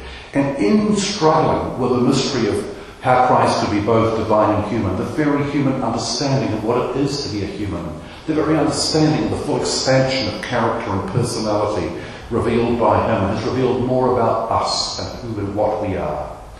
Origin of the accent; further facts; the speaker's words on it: Iran; I come from Persia, from the hinterlands of that amazing land.